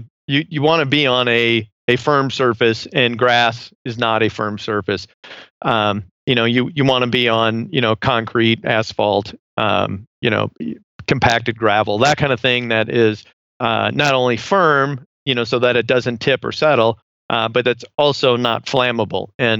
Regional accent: Iowa, United States; I grew up in Iowa, a little cold in the winter

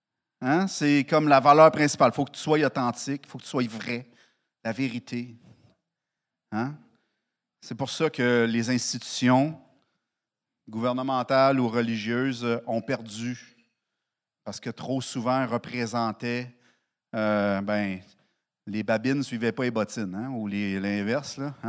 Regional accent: Montreal, Quebec, Canada; Je suis un Montréalais né à Montréal. Je suis né à Saint-Henri, 53 ans de cela. Et puis, je suis un pur laine de Montréal. Un vrai Québécois, comme la plupart d'entre vous.

